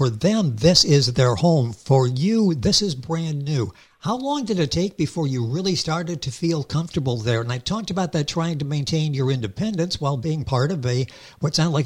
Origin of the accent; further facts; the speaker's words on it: Midwest, United States; Growing up in the Midwest, boy, there was this definite distinction